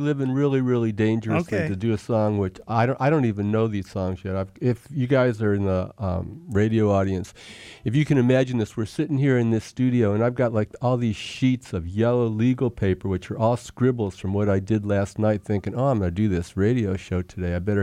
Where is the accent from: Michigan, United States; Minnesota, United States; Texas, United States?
Michigan, United States; Detroit; Growing up in Detroit, we had great, great stuff in every genre.